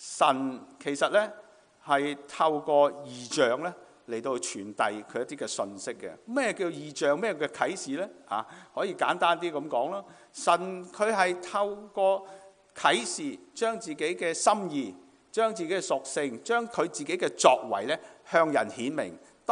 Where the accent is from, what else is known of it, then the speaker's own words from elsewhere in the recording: China; 我們中國人聽到就哇正啊，海味、野味。